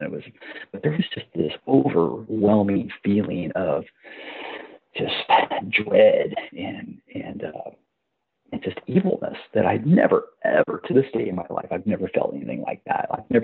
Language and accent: English; Missouri, United States; I grew up in Missouri, and most of my relatives were farmers and stuff.